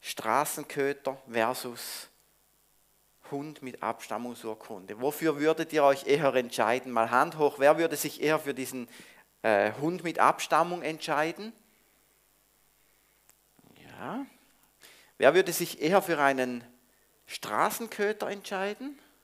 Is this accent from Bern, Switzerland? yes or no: no; St. Gallen, Switzerland; Ich komme aus St. Gallen, aus der Stami, auch ein FCG